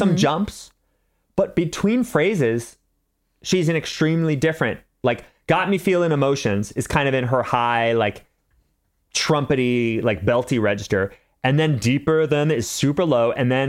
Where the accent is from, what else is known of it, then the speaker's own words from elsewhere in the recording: San Diego, California, United States; I'm from San Diego, dude. There was so much country music when I was a kid.